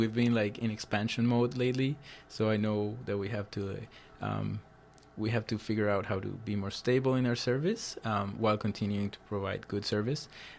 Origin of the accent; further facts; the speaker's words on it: Colombia; because I'm from Colombia